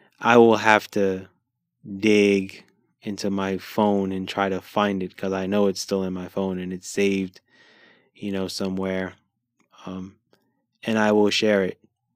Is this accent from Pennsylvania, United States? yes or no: no; New York City, New York, United States; those happened in the place that I'm from. I'm from New York City.